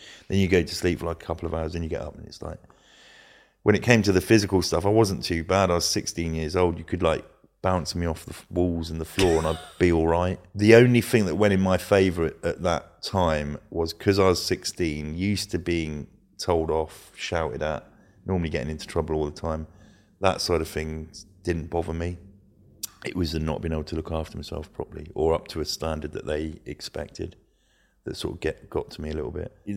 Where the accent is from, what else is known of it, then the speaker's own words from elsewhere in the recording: Luton, East of England, United Kingdom; I grew up in Luton. It's not an affluent area. It wasn't where I was anyway.